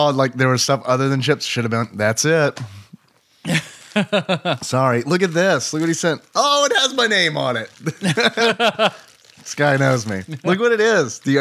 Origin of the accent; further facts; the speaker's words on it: Louisiana, United States; I am actually from Louisiana. Originally, I am super familiar with these chips.